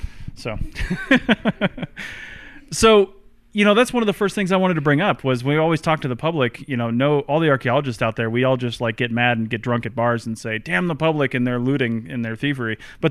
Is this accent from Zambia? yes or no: no; Seattle, Washington, United States; born there; I was born in the Seattle area, and it's all just like forests and everything's covered anyway.